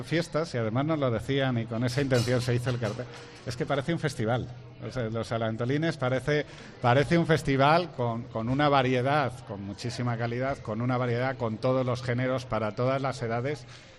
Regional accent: Palencia, Castile and León, Spain; quizá eso somos así los españoles y los palentinos, ¿no?

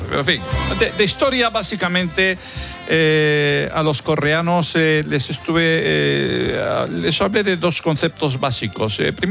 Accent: Galicia, Spain; Yo soy gallego, oiga

